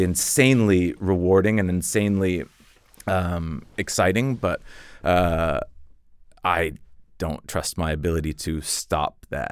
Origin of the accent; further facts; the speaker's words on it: Washington, United States; now in Denmark; I'm from Washington State, which kind of looks a lot like Norway with this insane, you know, elevation gains